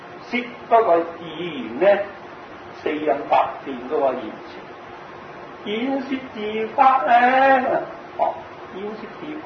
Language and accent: Cantonese; Guangzhou, Guangdong, China; 我是广东人啊，唔知广东人啊，我系省会人